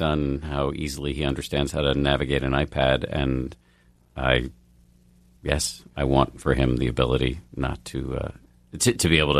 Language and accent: English; Boston, Massachusetts, United States; Appreciate the question and the kind words and the shout out from Boston, my hometown. When I want to amuse my wife, I do a Boston accent.